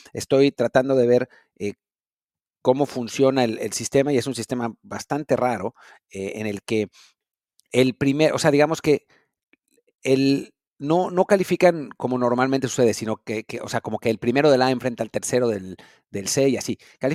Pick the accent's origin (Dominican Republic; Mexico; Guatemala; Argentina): Mexico; Y bueno, como mexicanos, hay que disfrutarlos porque la realidad es que no pasan mucho, ¿no?